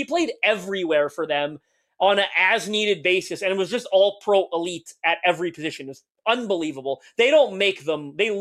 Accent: Guelph, Ontario, Canada; now in United States; I grew up in Guelph, Ontario, just a couple hours from me here in Toronto. But I live in the U.S. now.

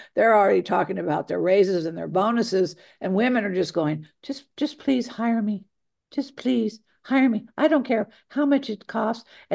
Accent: Virginia, United States; I grew up in Virginia, and we grew up in this kind of the same areas, but it was Jamestown.

